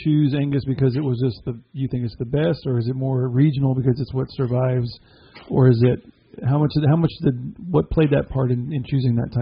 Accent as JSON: {"language": "English", "region": "Texas", "country": "United States", "tie": "born or raised there", "said": "I'm, like I said, I grew up in Texas. It's pretty much what we're given that before we're given actual baby food down here."}